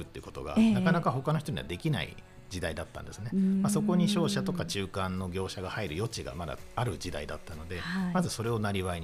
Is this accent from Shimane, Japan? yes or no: yes; Shimane, Japan; まさに島根県の話なんですけど、まあ、私今もう50を超えてきてるんですけど、この年になって初めて自分の地元っていうことに結構意識が向くようになりまして